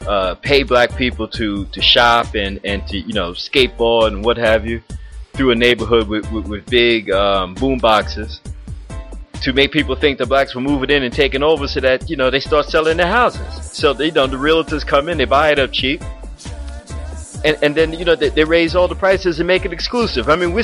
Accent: United Kingdom; as somebody who has some kind of goddamn pride in being British

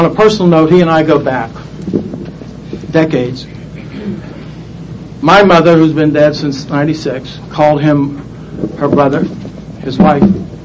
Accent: Pittsburgh, Pennsylvania, United States; I grew up in the Hill District, right down the street on Wiley Avenue.

